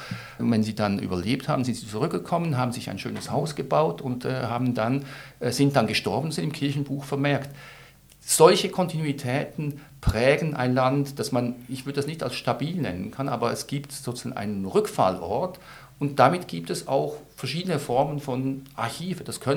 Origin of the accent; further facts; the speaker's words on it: Zurich, Switzerland; born there; nein, das ist nicht der Geburtsort, ich bin in Zürich geboren.